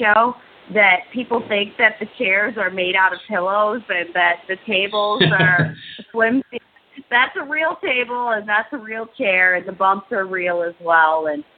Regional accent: Ottawa, Illinois, United States; I grew up in Illinois, a small town outside of Chicago. It's called Ottawa.

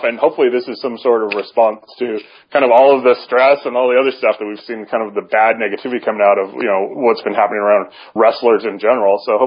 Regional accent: Salt Lake City, Utah, United States; I mean, I remember growing up in Salt Lake City, Utah, and every Christmas we would go see AWA at the Salt Palace.

